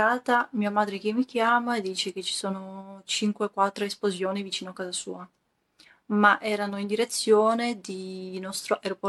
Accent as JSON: {"language": "Italian", "town": "Brovary", "region": "Kyiv Oblast", "country": "Ukraine", "said": "è stato attaccato la base militare del mio paese di Brovary."}